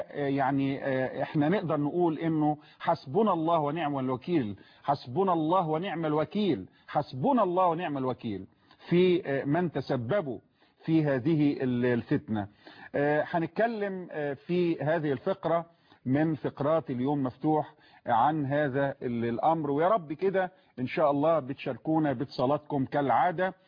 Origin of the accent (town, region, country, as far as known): Egypt